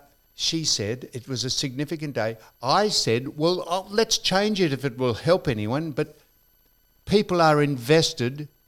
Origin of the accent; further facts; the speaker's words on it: Australia; We're all Australians.